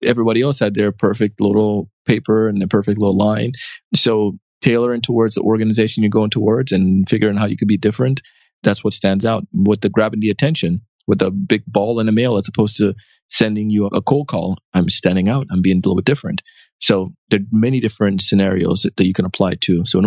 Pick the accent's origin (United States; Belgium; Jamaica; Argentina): Jamaica; I ran track. Being Jamaican, we run.